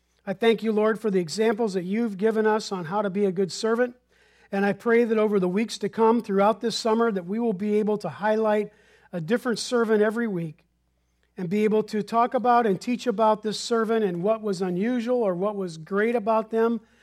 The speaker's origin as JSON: {"language": "English", "town": "French Lick", "region": "Indiana", "country": "United States", "tie": "born there", "said": "I was born in French Lick, Indiana. So I always tell people I was born in French Lick, Indiana with Larry Bird."}